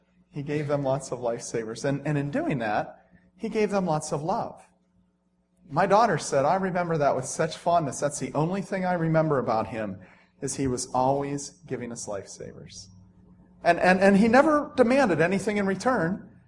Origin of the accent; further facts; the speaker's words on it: Brookville, United States; He knew that I was from Brookville